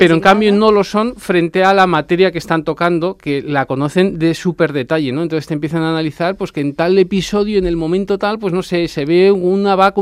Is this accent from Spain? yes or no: yes; Madrid, Community of Madrid, Spain; moved away as an adult; now in Sant Cugat del Vallès, Spain; Yo soy originario de Madrid, pero llevo viviendo en San Cugat desde el 2004